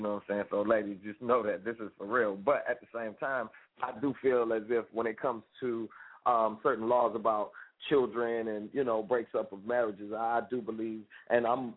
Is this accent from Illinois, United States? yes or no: yes; Chicago, Illinois, United States; I'm from Chicago. You know what I'm saying? I've been through some stuff.